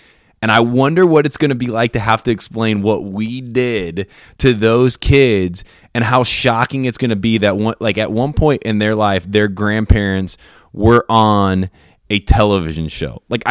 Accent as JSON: {"language": "English", "region": "Indiana", "country": "United States", "said": "Because I'm from Indiana, and I remember showing up to the mansion for the first time"}